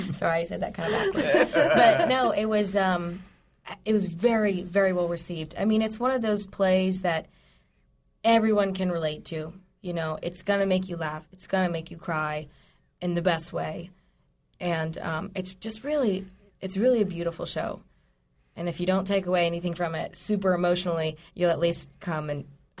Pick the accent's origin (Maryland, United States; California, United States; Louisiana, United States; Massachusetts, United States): Louisiana, United States; I'm from Louisiana originally, so they brought me up here for this production. I didn't know anybody here.